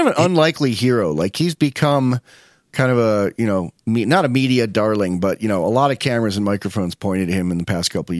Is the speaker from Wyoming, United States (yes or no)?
yes; Wyoming, United States; And I said, that's not huge, man. I'm from Wyoming. That's someone's front yard here.